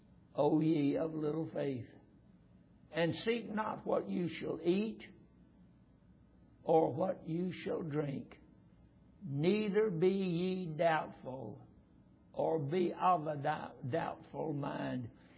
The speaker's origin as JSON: {"language": "English", "town": "Roxboro", "region": "North Carolina", "country": "United States", "tie": "born or raised there", "said": "I was raised in Roxboro, North Carolina. And we used to sing a song quite frequently in our church."}